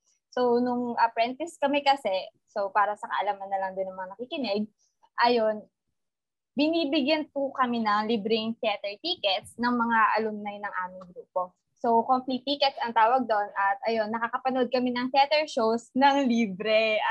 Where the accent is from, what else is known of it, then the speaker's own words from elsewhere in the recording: Mimaropa, Philippines; Ako, galing Mindoro.